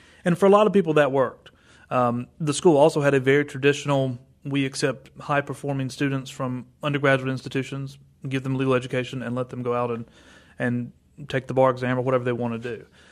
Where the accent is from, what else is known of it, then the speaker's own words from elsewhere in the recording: Charlotte, North Carolina, United States; I grew up in Charlotte, mm-hmm. so it made sense to me.